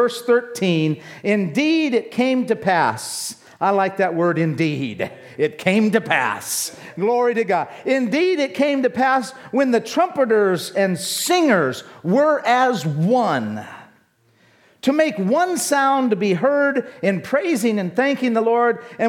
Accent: United States; born there; Nice to meet you. I'm American by birth, but I'm Filipino by choice.

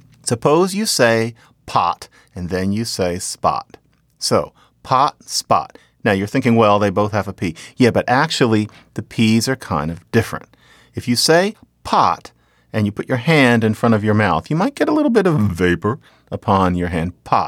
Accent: Philadelphia, Pennsylvania, United States; because I'm from Philadelphia, and we have mentioned that Philadelphia has traditionally had a certain water problem, and I'm allowed to say it because I'm from there.

